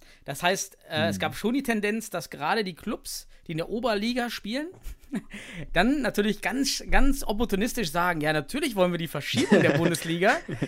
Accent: East Germany, Germany; ich komme aus dem Osten, ich kann auch mit einfachen Dingen gehen.

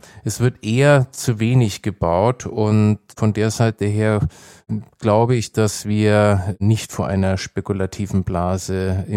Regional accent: Nuremberg, Bavaria, Germany; meine Heimatstadt Nürnberg

